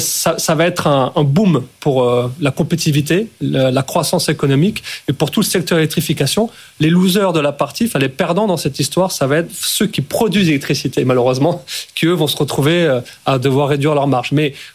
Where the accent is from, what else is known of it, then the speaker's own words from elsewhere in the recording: Strasbourg, Grand Est, France; born there; Donc moi, je suis né à Strasbourg, donc ça me touche doublement.